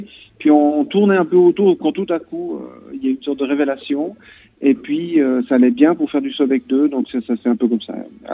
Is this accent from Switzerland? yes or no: yes; Switzerland; effectivement, donc je suis suisse.